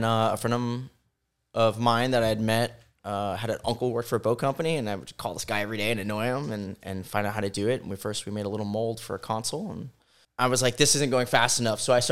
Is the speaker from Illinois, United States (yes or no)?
no; Miami, Florida, United States; I grew up down here in Miami, Biscayne Bay. Actually still live a couple blocks from it.